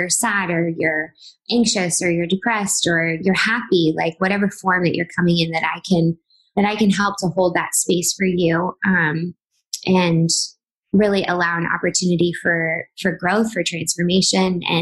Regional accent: Baltimore, Maryland, United States; now in Nashville, United States; I am originally from the East Coast. I'm from Baltimore, grew up there, and then hopped all over the country over the past like 6 or so years, and then found myself in Nashville, Tennessee.

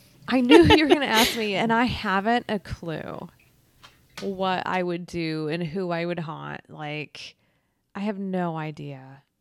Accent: Texas, United States; now in Philadelphia, United States; I always say I live in Philadelphia, but I just moved here because I'm from Texas.

